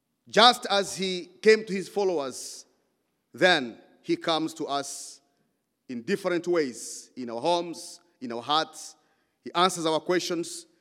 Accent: DR Congo; I said, my friend, you're from Somalia, I'm from Congo.

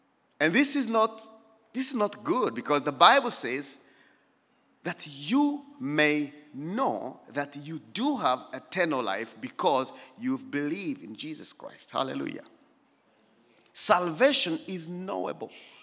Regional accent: Bogoro, Ituri, DR Congo; when I was going from Bogoro, which is our village, to Bunia, which is a city.

